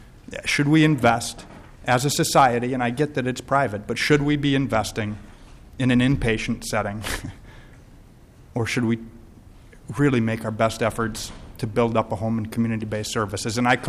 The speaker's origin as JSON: {"language": "English", "town": "Moose Lake", "region": "Minnesota", "country": "United States", "tie": "born or raised there", "said": "There was one in my backyard as I grew up in Moose Lake."}